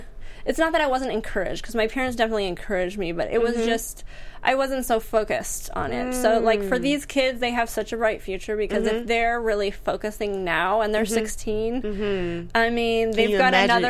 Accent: Midwest, United States; No, I grew up in the Midwest.

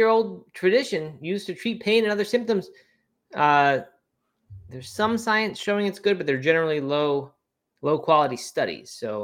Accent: South Carolina, United States; They bought a 60-acre former cattle ranch in South Carolina, my home state.

